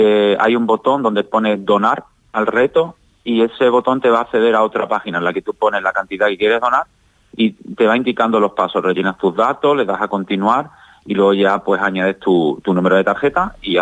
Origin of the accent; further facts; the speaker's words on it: Villanueva de la Serena, Extremadura, Spain; now in Sanlúcar de Barrameda, Spain; yo soy de Villanueva de la Serena, de un pueblo de Badajoz, de la provincia de Badajoz y de la comunidad autónoma extremeña. Pero llevo viviendo en Sanlúcar de Barrameda por unos 15 años porque me enamoré de una sanluqueña y me quedé allí